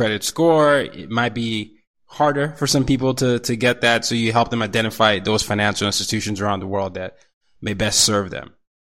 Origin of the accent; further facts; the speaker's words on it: Nigeria; also born or lived in Asia; I'm a Nigerian. You know, I grew up partly in Asia as well as in Africa.